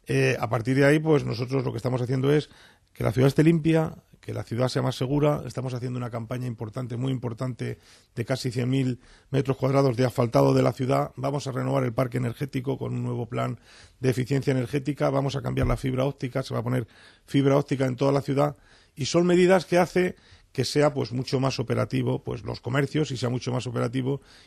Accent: Madrid, Community of Madrid, Spain; porque yo soy madrileño.

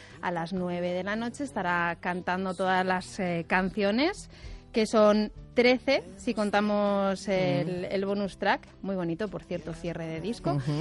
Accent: Madrid, Community of Madrid, Spain; Yo soy madrileña.

